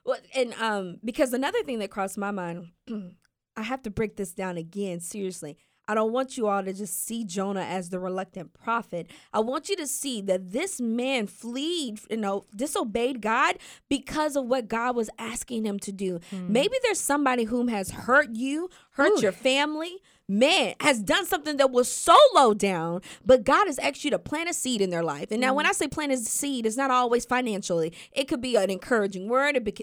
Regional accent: the South, United States; I'm from the South, just did me wrong.

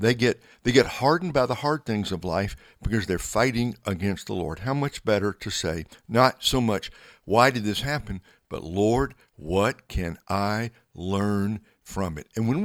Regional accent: Russellville, United States; My hometown. How are things in Russellville?

